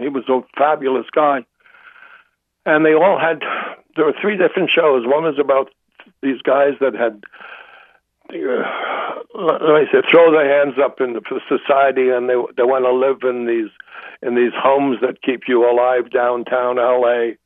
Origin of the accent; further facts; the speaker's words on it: Ireland; I said, I'm Irish, I cry at the drop of a hat, and I cried over that.